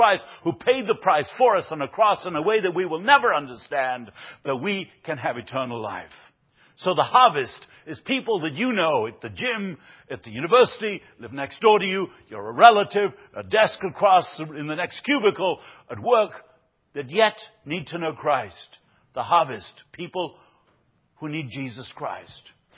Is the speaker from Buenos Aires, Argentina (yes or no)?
yes; Buenos Aires, Argentina; I grew up in Latin America, the city of Buenos Aires in Argentina.